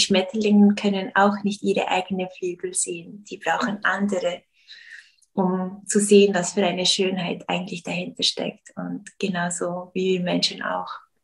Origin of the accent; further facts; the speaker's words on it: Switzerland; also born or lived in Brazil / United States; ich bin in Brasilien geboren, dann kam ich in die Schweiz, aber wir sind viel rumgezogen. Ich musste mich sehr oft anpassen, verschiedene Klassen, verschiedene Menschen, Kulturen. Lebte ein Jahr auch noch in Amerika und dann kam ich zurück.